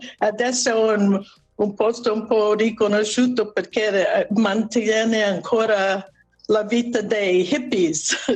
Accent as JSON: {"language": "Italian", "region": "Italian-speaking Switzerland", "country": "Switzerland", "said": "dico che sono dalla Svizzera, però che sono della parte italiana, che parliamo italiano, e vicino all'Italia"}